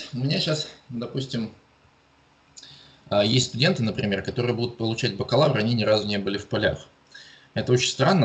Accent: Apatity, Murmansk Oblast, Russia; Ну, вообще, изначально, да, я из Апатитов, то есть я из Мурманской области.

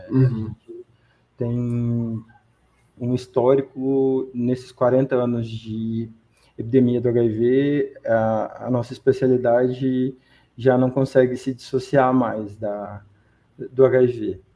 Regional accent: Minas Gerais, Brazil; now in São Paulo, Brazil; Eu sou de Minas, moro em São Paulo e atuo em São Paulo. E eu sou um homem gay, né?

